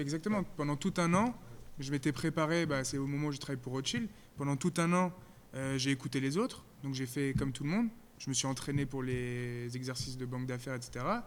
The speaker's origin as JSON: {"language": "French", "country": "France", "said": "Là, vous êtes français. On est français. Donc, on réfléchit comme des Français."}